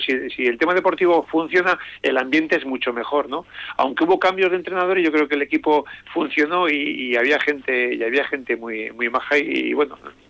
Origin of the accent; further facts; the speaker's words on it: Bilbao, Basque Country, Spain; nada más nacer en Bilbao, pum